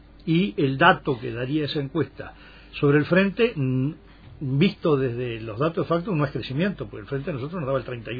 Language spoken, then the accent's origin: Spanish; Uruguay; a mí, como uruguayo, me parece un error